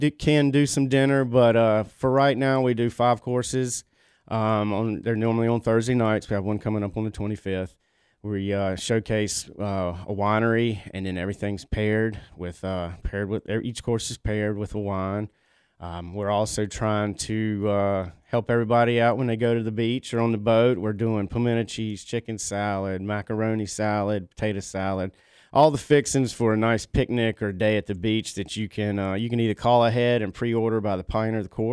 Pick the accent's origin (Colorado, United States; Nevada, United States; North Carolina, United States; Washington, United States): North Carolina, United States; Burlington; My grandmother's turning 100, and we're from Burlington in Mebane, and she's been in Mebane.